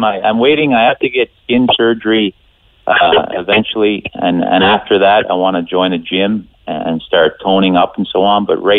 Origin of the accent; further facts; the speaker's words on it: Newfoundland and Labrador, Canada; I'm originally from Newfoundland, and for me to go home, I would have to drive.